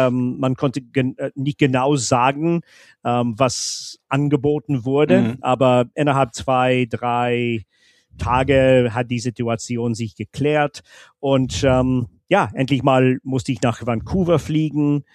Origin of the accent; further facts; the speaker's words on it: Scotland, United Kingdom; German is a second language; es war wie eine Geheimwelt von mir als Junge in Schottland. Mhm. Ich konnte ein bisschen Deutsch sprechen. Mit 9, 10 ist es natürlich besser geworden.